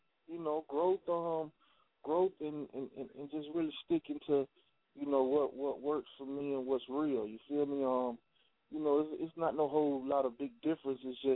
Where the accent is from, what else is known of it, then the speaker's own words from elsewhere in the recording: Panama City, Florida, United States; I'm from Panama City, Florida, so that's like 8 hours from Miami